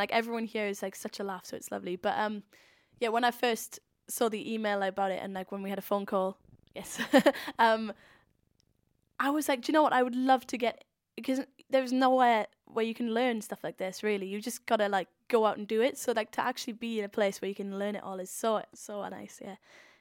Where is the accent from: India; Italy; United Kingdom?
United Kingdom; Swansea, Wales; Like, oh, I'm from Swansea. Like, I can't be like the next Sidemen, you know?